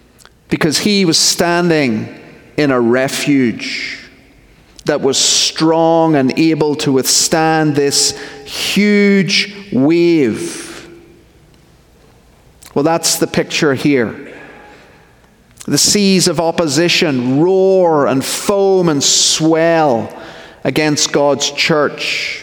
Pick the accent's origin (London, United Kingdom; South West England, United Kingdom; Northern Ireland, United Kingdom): Northern Ireland, United Kingdom; Belfast; As I think you've worked out by now, I'm from Belfast, Northern Ireland.